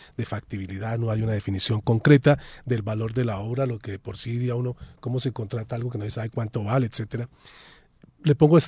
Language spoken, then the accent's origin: Spanish; Bogotá, Colombia; el bogotano de a pie, que lo soy yo y lo somos todos